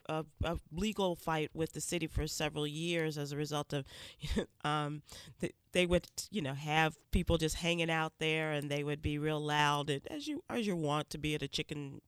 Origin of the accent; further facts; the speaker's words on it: Illinois, United States; And we're both from the South Side.